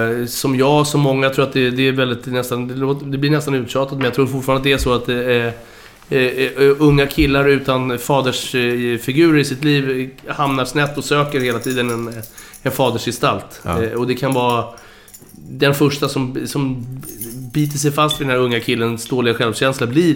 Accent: Stockholm, Stockholm County, Sweden; born there; Han kom hit 2 år innan jag föddes.

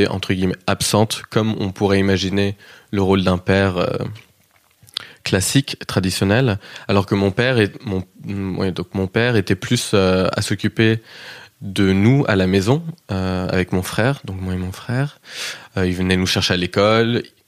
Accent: Kansas, United States; accent: Kansas; Ça vient du Kansas. J'ai un accent qui est assez inidentifiable en vrai, parce que beaucoup de gens ont du mal à le situer, à le placer.

